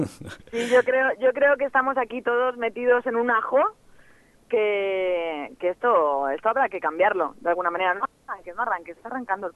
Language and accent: Spanish; Elche, Valencian Community, Spain; yo soy de Elche.